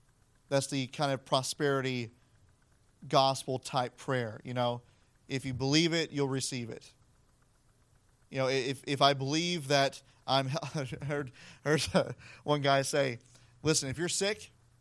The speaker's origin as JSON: {"language": "English", "region": "the South", "country": "United States", "said": "I said, I'm from the South. That's what we do. Like, that's how every preacher from the South prays."}